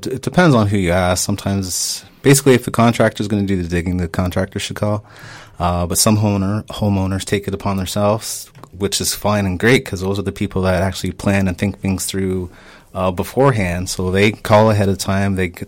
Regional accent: Whitby, Ontario, Canada; Because when I was a kid growing up in Whitby, I used to see all the streets being built and stuff.

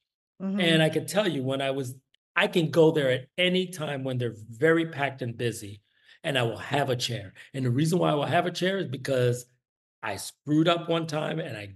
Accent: New York, United States; especially when I tell them I'm from New York or I'm from the States

